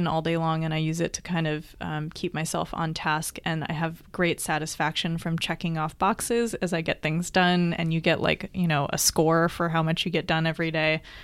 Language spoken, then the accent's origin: English; Los Angeles, California, United States; I grew up in Los Angeles, so it was in California.